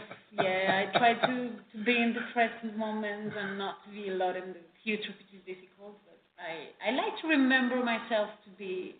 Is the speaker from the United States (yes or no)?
no; Mexico; I think it was in the 2011 when I came back from Granada. I stayed there for years and a half. And I came back to Mexico and I went with my family to Mazamitla, to the mountains here.